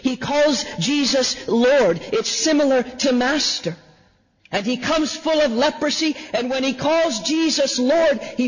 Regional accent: Halifax, Nova Scotia, Canada; I am visiting you from Halifax, Nova Scotia, on the east coast of Canada.

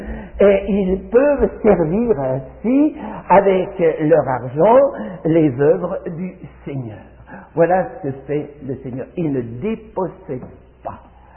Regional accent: Switzerland; je suis suisse, je suis pas même français. Oui, je suis français d'origine, de la révocation de l'édit de mort

